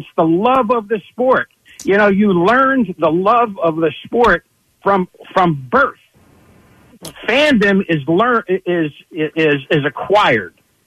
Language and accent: English; Philadelphia, Pennsylvania, United States; Born and raised in South Philadelphia.